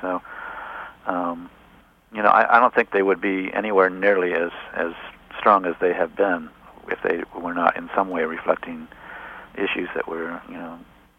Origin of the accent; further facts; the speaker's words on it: Cleveland, Ohio, United States; Cleveland, Ohio. It wasn't like I was living out in the middle of in a holy roller territory. It was just a fundamentalist Baptist church